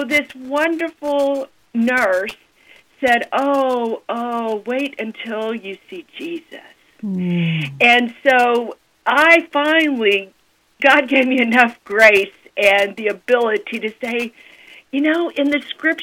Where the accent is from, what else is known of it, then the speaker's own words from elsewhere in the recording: Texas, United States; it was a five-hour drive from where I was living in Dallas to my hometown in Central Texas.